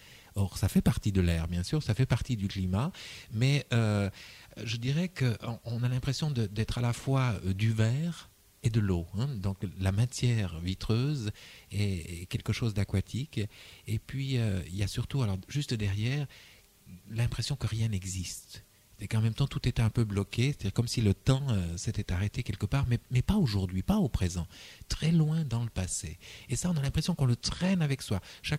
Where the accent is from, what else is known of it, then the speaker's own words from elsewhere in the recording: Provence-Alpes-Côte d'Azur, France; Si je dis cigales, c'est parce qu'on sent ça, par exemple, chez nous en Provence.